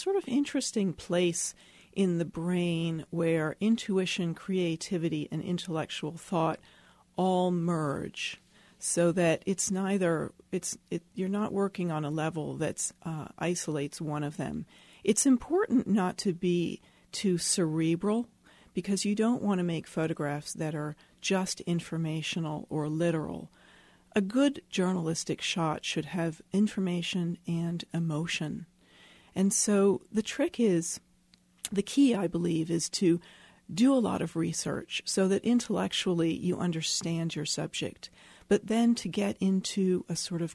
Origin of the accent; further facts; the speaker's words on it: United States; and I also feel that as an American, I personally feel a kind of a sense of responsibility.